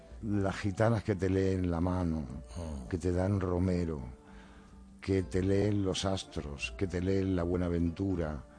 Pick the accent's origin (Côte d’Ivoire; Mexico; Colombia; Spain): Spain; Huelva, Andalusia; Yo soy un hombre del sur, yo soy andaluz, soy de Huelva